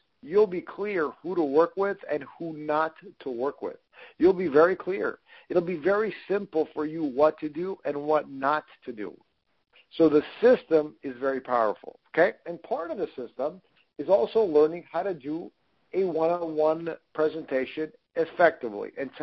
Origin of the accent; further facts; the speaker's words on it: Canada; Yep, born and raised in Canada.